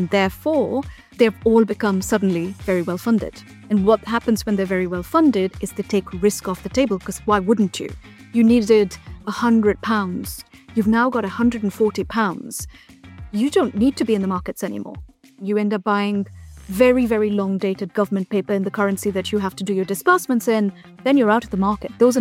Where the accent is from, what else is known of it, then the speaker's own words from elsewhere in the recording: New Delhi, Delhi, India; moved away as an adult; I grew up in New Delhi, India, more or less, by and large, but I come from a very international family with close family members living on all continents.